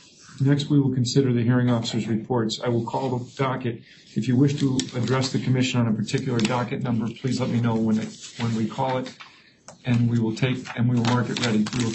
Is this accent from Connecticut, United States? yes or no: yes; West Hartford, Connecticut, United States; Thank you. I'll just note that I'm from West Hartford. I also sit as the probate judge in West Hartford.